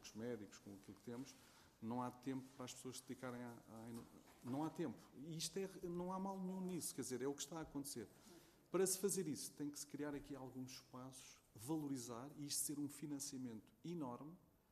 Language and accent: Portuguese; Portugal; nós, como portugueses, vamos querer puxar o máximo que pudermos